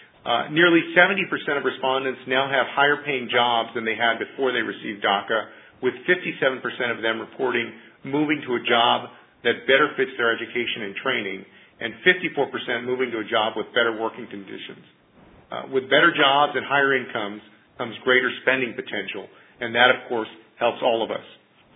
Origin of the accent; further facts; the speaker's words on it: Texas, United States; Texas, my home state